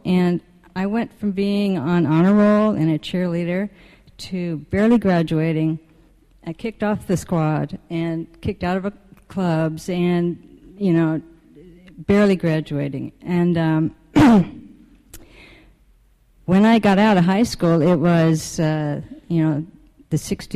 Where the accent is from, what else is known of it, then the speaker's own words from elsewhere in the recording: Oregon, United States; I'm originally from Oregon, from a small town in Oregon.